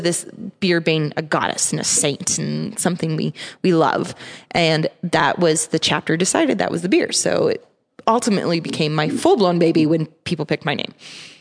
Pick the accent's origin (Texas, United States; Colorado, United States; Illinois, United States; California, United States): Colorado, United States; though I grew up in Colorado